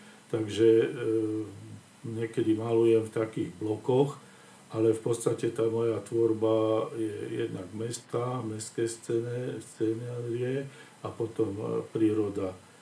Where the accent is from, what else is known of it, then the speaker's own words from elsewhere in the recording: Bratislava, Bratislava Region, Slovakia; lebo som rodený Bratislavčan a poviem, mám rád Bratislavu ako mesto